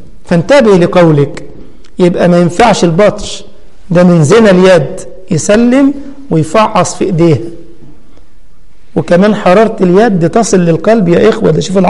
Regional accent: Egypt; يجيب لها عصير برتقان على نهر النيل عندنا في مصر

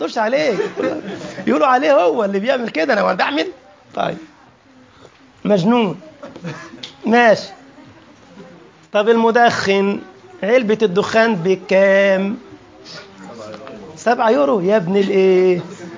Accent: Egypt; احنا عندنا في مصر اسمه شكمان

